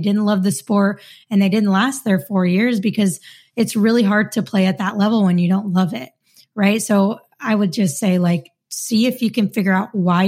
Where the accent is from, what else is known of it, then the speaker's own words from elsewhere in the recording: Utah, United States; And then I transferred back to my home state, Utah State, to finish out my last 3 years.